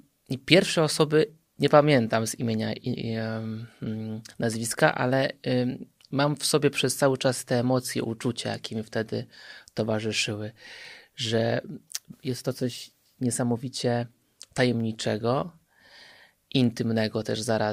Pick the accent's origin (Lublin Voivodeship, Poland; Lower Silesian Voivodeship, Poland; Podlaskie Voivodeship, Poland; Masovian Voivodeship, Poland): Lower Silesian Voivodeship, Poland; Później jak przeprowadziłem się na studia do Wrocławia, bo ja pochodzę z Dolnego Śląska